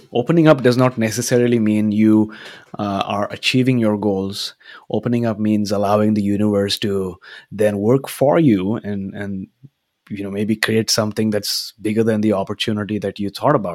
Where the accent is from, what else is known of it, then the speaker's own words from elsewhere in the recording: India; And I think maybe being of Indian origin, being an Indian, you would appreciate the terminology of karma, right?